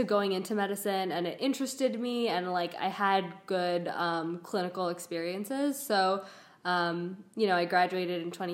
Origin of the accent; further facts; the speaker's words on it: Chicago, Illinois, United States; I was born in Chicago to a family that is Pakistani mostly. And, you know, although I technically grew up in an American city